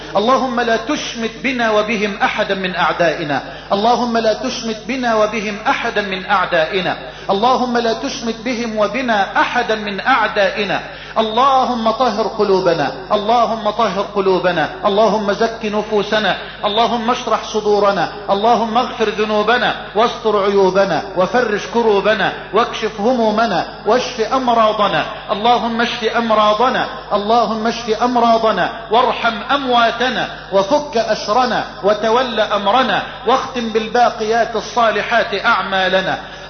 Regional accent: Egypt

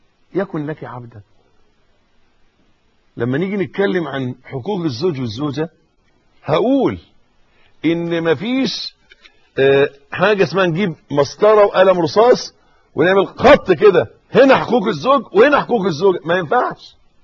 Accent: Egypt; يبدو الوضع عندنا في مصر، وانا بتكلم على اللي اعرفه

